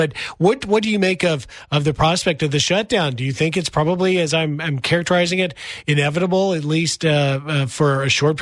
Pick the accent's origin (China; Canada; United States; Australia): United States; Memphis, Tennessee; Congressman, as a fellow Tennessean born and raised in Memphis, I am always partial to bring Tennesseans on.